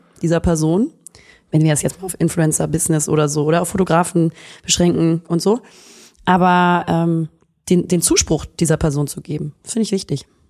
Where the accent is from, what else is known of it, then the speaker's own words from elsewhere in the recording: Hamburg, Germany; Ja, geboren und aufgewachsen.